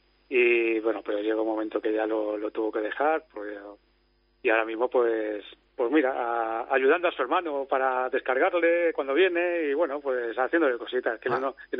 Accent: Madrid, Community of Madrid, Spain; now in Leganés, Spain; de Madrid-Madrid. Uh-huh. Aunque vivimos en Leganés.

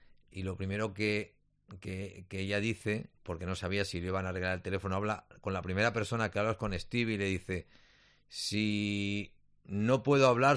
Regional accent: Barcelona, Catalonia, Spain; ¿de dónde eres? De Barcelona. Me siento ciudadano de Barcelona, de verdad.

